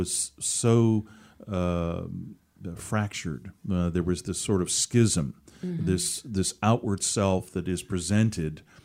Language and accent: English; Seattle, Washington, United States; I mean, I think about this 14-year-old up there in the Seattle area.